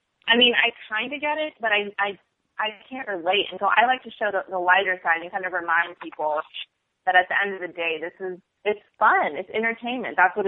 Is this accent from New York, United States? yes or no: no; California, United States; born and raised in the Bay Area